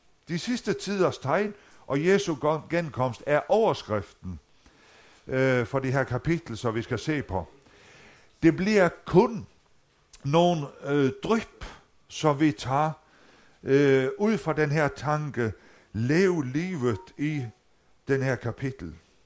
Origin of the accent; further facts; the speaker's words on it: Faroe Islands; now in Aulum, Denmark; Jeg kommer fra Færøerne oprindeligt.